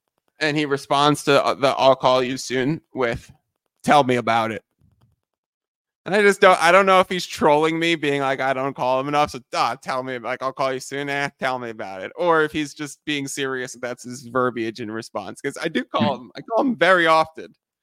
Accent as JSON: {"language": "English", "region": "New York", "country": "United States", "tie": "born or raised there", "said": "We grew up in New York. There's no major college basketball teams there."}